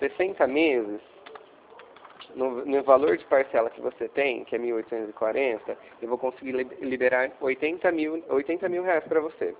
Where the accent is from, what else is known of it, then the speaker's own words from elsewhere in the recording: Ribeirão, Brazil; a gente é daqui de Ribeirão, tá vendendo para a nossa cidade.